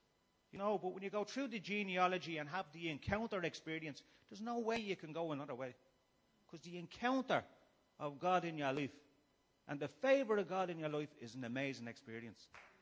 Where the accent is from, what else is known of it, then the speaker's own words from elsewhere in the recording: Dublin, Leinster, Ireland; I grew up in Finglas, like I say.